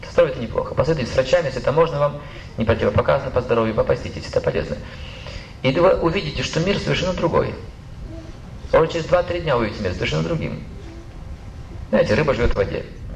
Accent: Russia; born there; И мне стало стыдно, что родился в России.

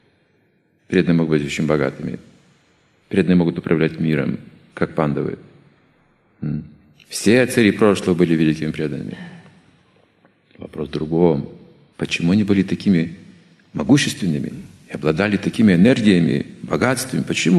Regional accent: Russia; Я говорю, я из России

